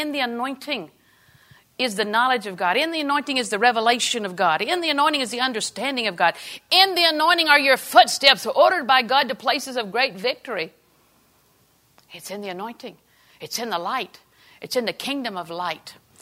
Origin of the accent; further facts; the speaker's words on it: Auburndale, Florida, United States; When we got married, I'm from Auburndale, Wayne's from Lakeland.